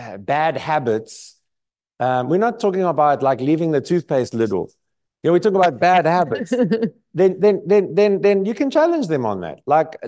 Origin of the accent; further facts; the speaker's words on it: Durban, KwaZulu-Natal, South Africa; Someone who comes from this area of Durban, because I'm from Durban